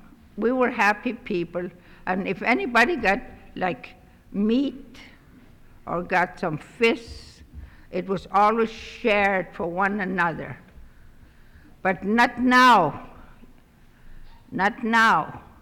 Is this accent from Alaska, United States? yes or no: yes; Aniak, Alaska, United States; I am here from Aniak.